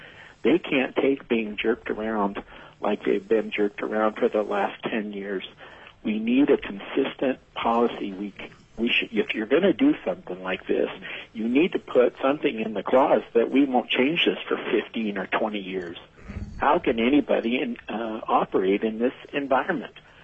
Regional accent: Palmer, Alaska, United States; I've lived in Alaska for 54 years. Again, I'm from Palmer

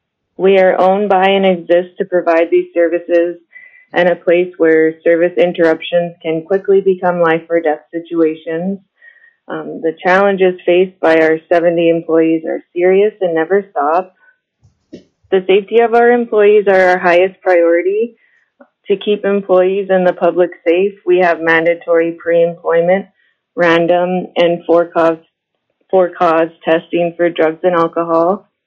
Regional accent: Kotzebue, Alaska, United States; now in Barrow, United States; Well, I grew up in Kotzebue. I'm proud to call Barrow home.

